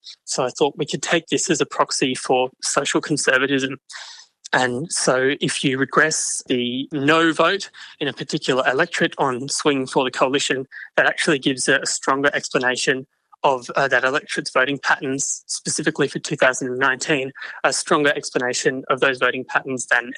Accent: Brisbane, Queensland, Australia; my hometown of Brisbane.

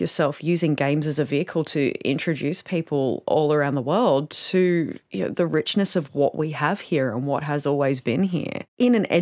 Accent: Australia; I'm an Aussie.

